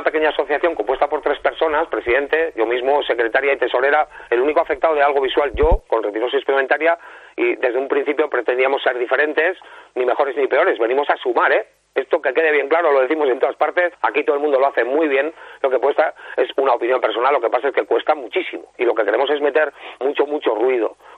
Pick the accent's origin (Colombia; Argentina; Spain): Spain; San Sebastián, Basque Country